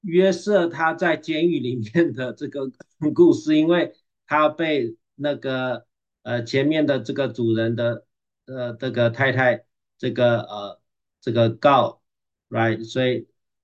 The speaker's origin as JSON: {"language": "Chinese", "country": "Taiwan", "tie": "born or raised there", "said": "因为从小在一个台湾的是佛教的国家"}